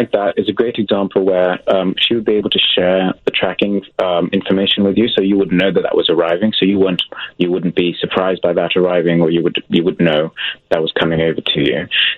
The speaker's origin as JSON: {"language": "English", "region": "England", "country": "United Kingdom", "said": "I'm from England."}